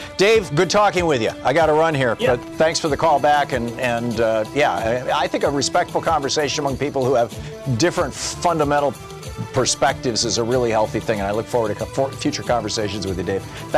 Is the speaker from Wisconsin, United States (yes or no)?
no; Michigan, United States; And Michigan has lake effect. I grew up in Michigan.